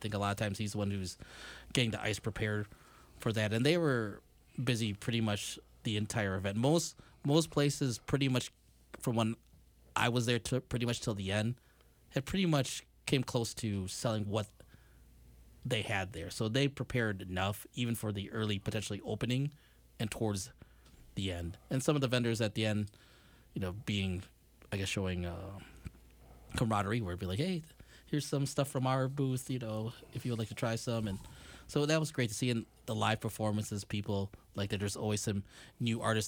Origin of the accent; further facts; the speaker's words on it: Minnesota, United States; I think we as Minnesotan Filipinos are eclectic as it is.